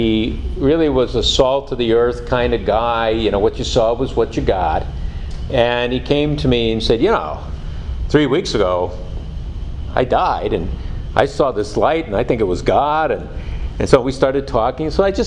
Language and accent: English; Virginia, United States; I'm originally from Virginia.